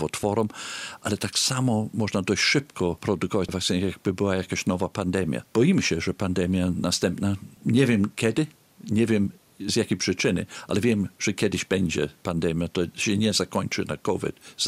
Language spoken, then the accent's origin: Polish; Wales, United Kingdom; bo ja jestem urodzony w Walii. Trzeba zrozumieć, Walijczyk. Że Wielkiej Brytanii to Walia jest zupełnie innym krajem.